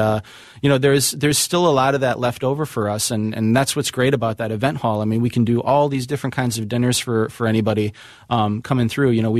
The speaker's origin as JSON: {"language": "English", "town": "Winona", "region": "Minnesota", "country": "United States", "tie": "born or raised there", "said": "I grew up in Winona, Minnesota, which isn't too far away, another southeastern Minnesota, community."}